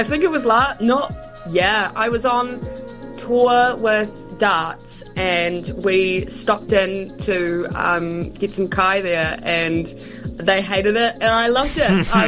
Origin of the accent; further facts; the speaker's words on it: Dunedin, Otago, New Zealand; I grew up near Stunedin affiliated and then, like, did uni there.